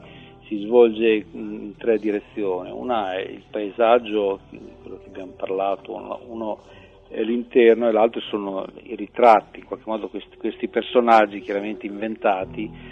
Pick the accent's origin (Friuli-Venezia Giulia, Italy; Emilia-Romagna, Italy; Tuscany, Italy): Emilia-Romagna, Italy; Io sono nato in campagna, proprio qui nel territorio, in mezzo alla campagna romagnola, quindi sono un romagnolo puro sangue.